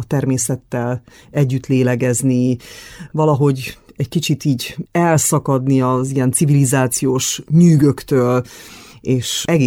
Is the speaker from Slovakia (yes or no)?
no; Târgu Mureș, Mureș County, Romania; now in Cluj-Napoca, Romania; amikor Marosvásárhelyre úgymond visszamentem, mert ugye nekem ez a szülővárosom, noha Kolozsváron élünk